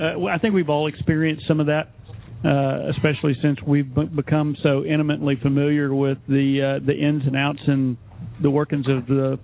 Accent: Texas, United States; It happened in my home state of Texas.

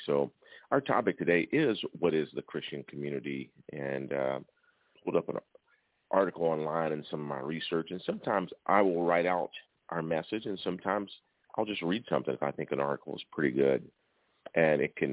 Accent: Greeneville, Tennessee, United States; I'm in my hometown of Greenville, Tennessee

